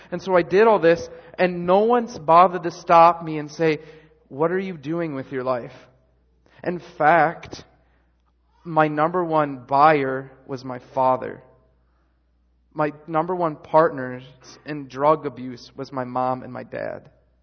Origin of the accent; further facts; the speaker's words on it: Michigan, United States; And the only thing I could remember is I was from Michigan.